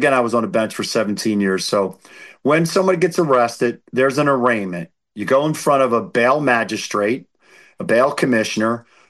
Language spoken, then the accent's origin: English; Philadelphia, Pennsylvania, United States; So I am the Philadelphian candidate.